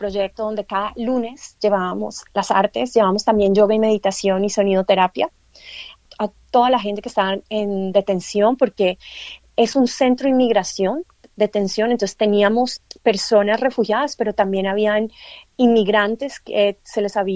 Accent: Colombia; Pero bueno, como colombiana, yo nací en Colombia.

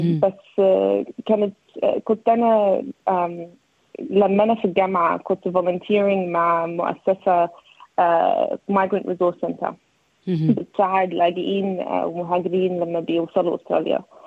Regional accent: Egypt; now in Australia; طبعا انا مصرية واسترالية، وكمان مش مصرية ومش استرالية يعني.

